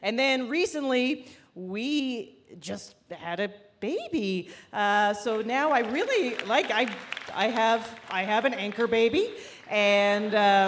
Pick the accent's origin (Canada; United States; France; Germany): Canada; moved away; And I'm originally actually from Canada.